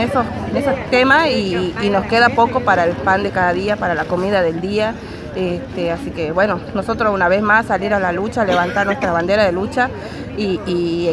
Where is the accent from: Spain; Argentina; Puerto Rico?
Argentina; somos los argentinos